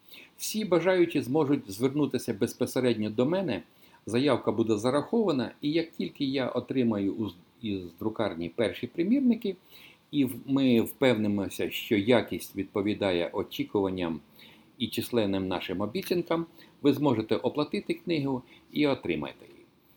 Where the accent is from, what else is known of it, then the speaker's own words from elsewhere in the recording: Oleshky, Kherson Oblast, Ukraine; А в моїх рідних Олешках на Херсонщині